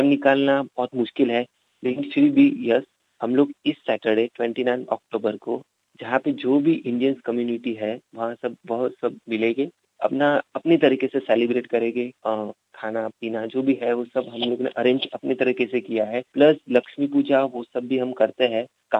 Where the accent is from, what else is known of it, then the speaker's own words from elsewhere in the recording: Mumbai, Maharashtra, India; also born or lived in Gujarat; now in Australia; University of Wollongong से बोल रहा हूँ। मैं इंडिया में मुंबई से हूँ, वहाँ पे ही पला बड़ा हूँ, पर बेसिकली मैं गुजरात से हूँ